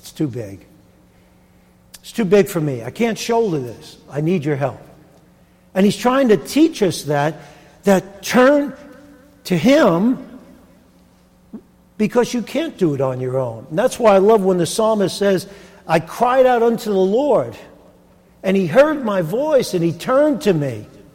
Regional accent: New York, United States; if one thing I know about being a New Yorker is that New Yorkers have strong personalities.

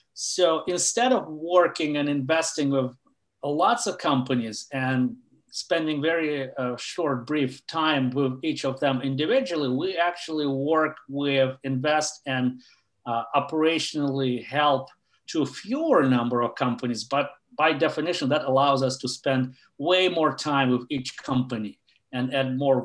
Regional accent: St. Petersburg, Russia; English is a second language; So I'm originally from Russia, was born and grew up in St. Petersburg.

